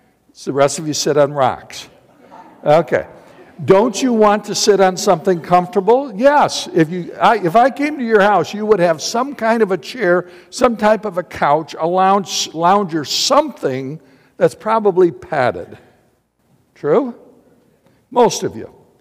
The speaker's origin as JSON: {"language": "English", "town": "Battle Creek", "region": "Michigan", "country": "United States", "tie": "born or raised there", "said": "Now you're going to go to Battle Creek, my hometown, at night."}